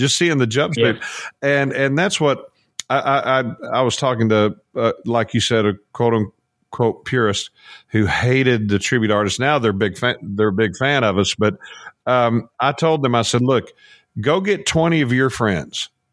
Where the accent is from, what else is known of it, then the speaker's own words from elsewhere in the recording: Norman, Oklahoma, United States; in Norman, my hometown, Norman, Oklahoma.